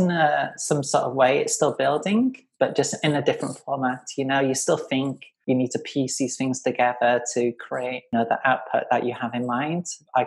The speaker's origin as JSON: {"language": "English", "region": "England", "country": "United Kingdom", "lives_now": "Toronto, California, United States", "said": "I'm a 33-year-old creative developer originally from England. I currently work in Toronto."}